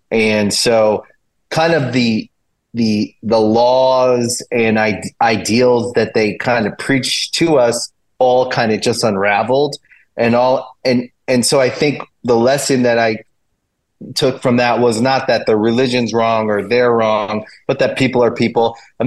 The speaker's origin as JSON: {"language": "English", "region": "Maryland", "country": "United States", "tie": "born or raised there", "said": "In Maryland."}